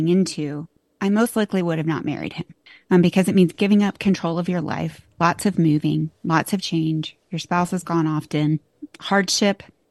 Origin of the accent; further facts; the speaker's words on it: Florida, United States; I'm originally from Florida.